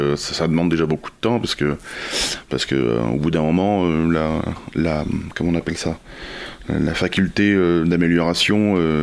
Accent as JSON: {"language": "French", "town": "Tonnay-Charente", "region": "Nouvelle-Aquitaine", "country": "France", "tie": "born or raised there", "also_born_or_lived": "Rochefort", "said": "Je suis né à Rochefort. J'ai grandi à Thonay-Charente."}